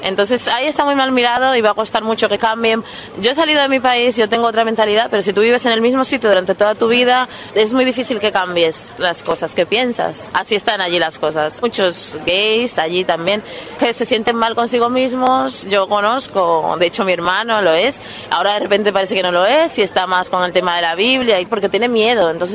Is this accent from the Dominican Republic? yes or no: yes; Dominican Republic; moved away; En mi país, en República Dominicana